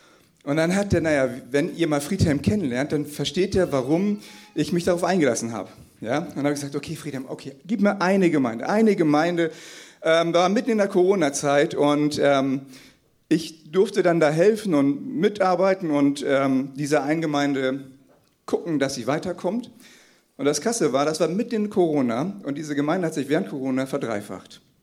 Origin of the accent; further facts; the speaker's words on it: Hamburg, Germany; Ich komme eigentlich aus Hamburg, ich bin so ein Hamburger Jung, ne?